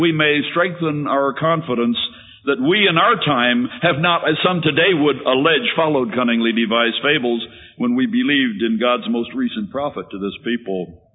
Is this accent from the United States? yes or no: yes; Pittsburgh, Pennsylvania, United States; born there; Ellen White died in 1915, 12 years before I was born over in Pittsburgh.